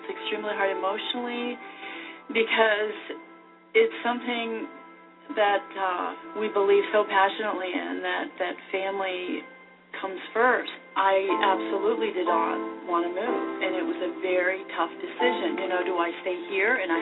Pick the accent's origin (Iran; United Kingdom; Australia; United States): United States; Pittsburgh, Pennsylvania; I was born and raised in Pittsburgh, right next door to the house that we're in. This is my home.